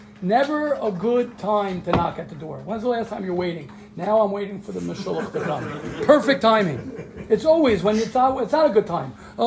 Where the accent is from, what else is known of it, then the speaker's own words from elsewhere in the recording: Baltimore, Maryland, United States; Where are you from? Maryland. Baltimore. And it's Baltimore, Baltimore. Baltimore. That's where I'm from.